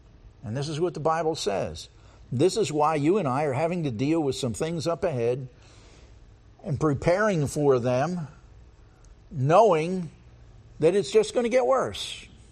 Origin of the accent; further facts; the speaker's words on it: Philadelphia, Pennsylvania, United States; Now, I'll admit, I'm a Southerner. I was raised in South Philadelphia.